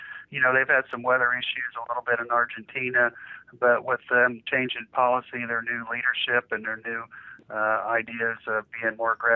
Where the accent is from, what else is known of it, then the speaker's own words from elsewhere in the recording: United States; we, again, got to realize as American farmers we had an opportunity here probably, and it's passed.